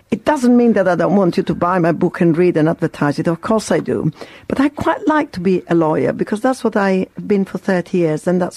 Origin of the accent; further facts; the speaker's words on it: Sicily, Italy; now in United Kingdom; I live very well with two lives because I'm a Sicilian and I'm an English woman. I vote in Britain. I'm very devoted to Britain. It's my new country. It took me 30 years to apply for citizenship, but I'm as British as you are